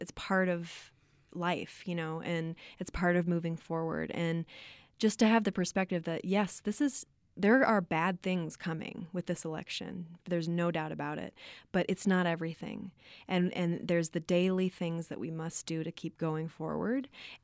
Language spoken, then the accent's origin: English; Nebraska, United States; When I was a young queer woman growing up in Nebraska, there were not a lot of visible people who sexuality was out there.